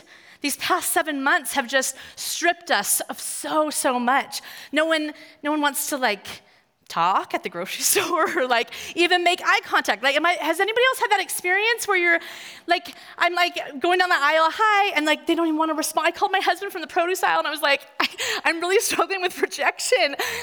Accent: California, United States; also born or lived in Minnesota; I grew up in California, but for 2.5 years, we moved to Minnesota

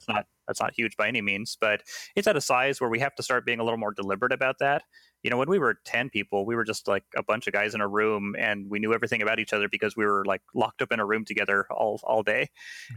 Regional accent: Seattle, Washington, United States; No, I was born and raised here in Seattle.

